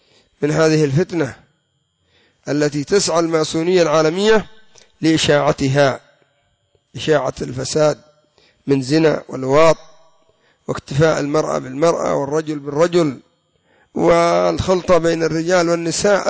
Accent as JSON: {"language": "Arabic", "country": "Yemen", "said": "إن لم تكن عندنا في اليمن موجودة عند جيراننا في دول الخليج"}